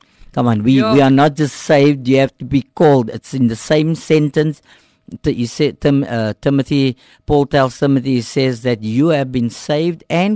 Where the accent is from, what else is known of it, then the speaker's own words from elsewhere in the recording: Cape Town, Western Cape, South Africa; I was born in Hanover Park. They lived in Hanover Park. My mother and myself, we lived in a one-bedroom separate entrance.